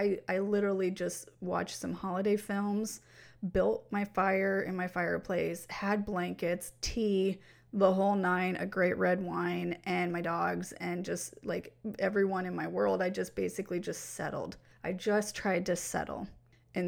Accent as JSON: {"language": "English", "country": "United States", "tie": "born or raised there", "said": "normally in the culture that I grew up in here in the United States"}